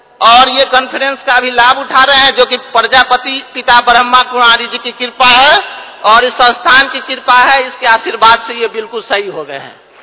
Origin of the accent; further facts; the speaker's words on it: Samastipur, Bihar, India; मैं समस्तीपुर बिहार से आया हूँ।